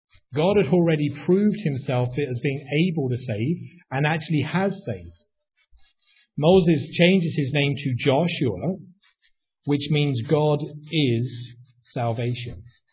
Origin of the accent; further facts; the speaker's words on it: United Kingdom; for me, I couldn't, being British, you know, very dour and sophisticated